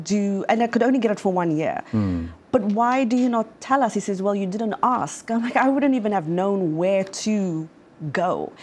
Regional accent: South Africa; For instance, I'm from South Africa.

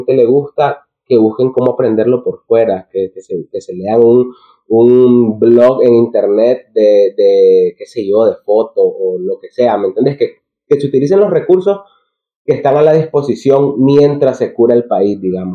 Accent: Nicaragua; Entonces, que se sepa que uno como nicaragüense, si bien en Nicaragua no podés desarrollarte mucho en ese ámbito, que desde afuera se puede

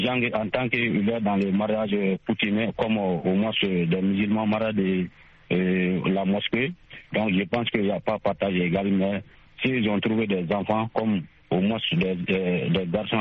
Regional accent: Sonikeni, Mali; Chez nous, ici, au Mali, surtout dans mon village natal à Sonikeni

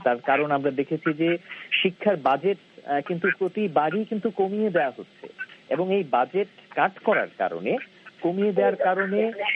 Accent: Bangladesh; now in United States; আমি নিজেও বাংলাদেশে বড় হয়েছি

